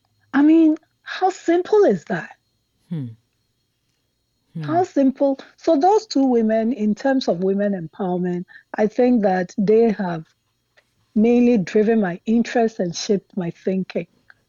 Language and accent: English; Ghana; I remember when I was growing up in Ghana, she had this 31st December women's thing.